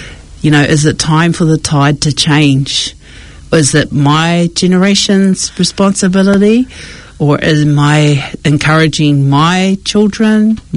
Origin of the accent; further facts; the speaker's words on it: New Zealand; we do have a generation of us that are being born and raised in Aotearoa, and we haven't had that full immersion to what the island life is. However, our blood, our bones and everything is Cook Island Māori.